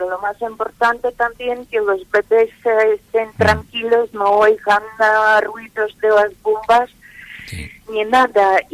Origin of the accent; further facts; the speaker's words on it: Kherson, Kherson Oblast, Ukraine; Spanish is a second language; now in Spain; Pues soy de Gerson y llevo 24 años más o menos aquí en la comarca.